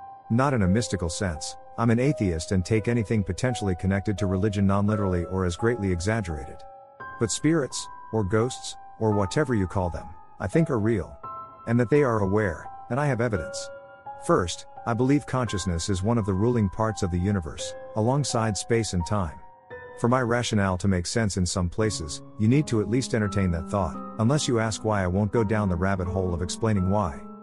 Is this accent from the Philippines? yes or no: yes; Philippines; I'm Filipino, so stories about the white lady, Duende, Mononongal, and the creatures inside trees, I forgot the name, come to mind.